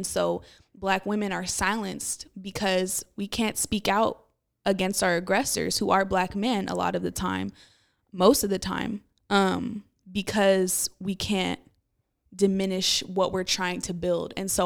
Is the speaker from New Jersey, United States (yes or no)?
no; Oakland, California, United States; I'm from Oakland, born and raised